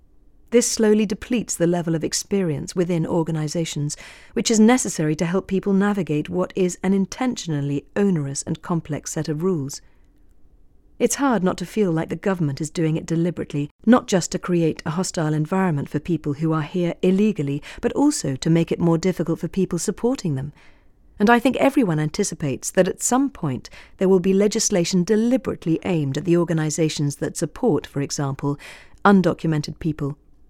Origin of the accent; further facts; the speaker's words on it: Newcastle, North East England, United Kingdom; In my hometown, Newcastle, Lindsay Cross was running the West End Refugee Service